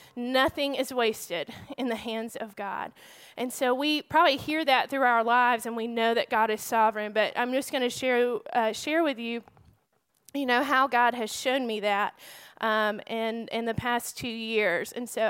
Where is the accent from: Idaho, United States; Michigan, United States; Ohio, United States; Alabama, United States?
Alabama, United States; Auburn; I am originally from Auburn, Alabama